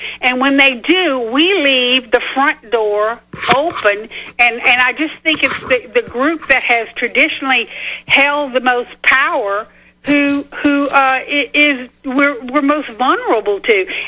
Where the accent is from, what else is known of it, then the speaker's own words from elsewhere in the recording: Louisiana, United States; And so, because I'm from there, and I was living there